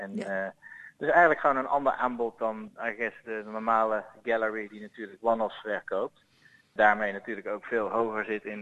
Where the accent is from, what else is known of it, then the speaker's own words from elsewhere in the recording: Netherlands; wij zijn natuurlijk opgevoed in Nederland, Eva en ik.